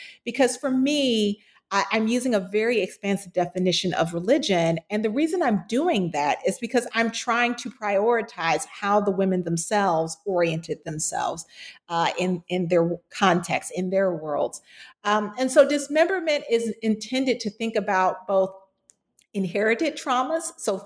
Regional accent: Florida, United States; you can't include my home state of Florida

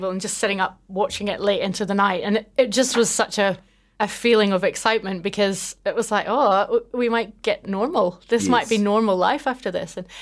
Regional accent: Belfast, Northern Ireland, United Kingdom; I grew up just outside Belfast. And it was, I grew up in that time during the Troubles

